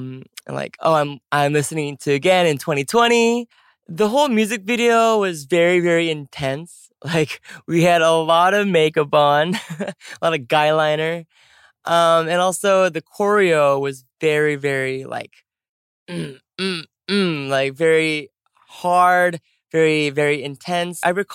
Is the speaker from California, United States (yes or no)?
yes; California, United States; And California, which is my home state.